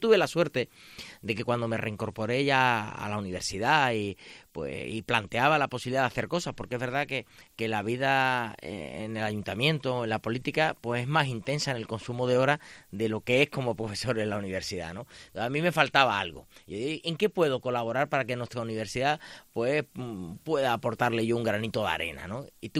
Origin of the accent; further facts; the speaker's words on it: Extremadura, Spain; No podemos llegar porque somos extremeños, claro, a ningún lado.